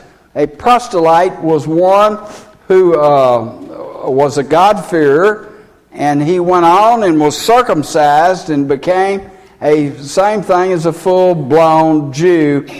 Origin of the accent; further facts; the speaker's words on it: Texas, United States; And people called and knew I was a flatlander the minute that I started talking, man. They knew I was from Texas.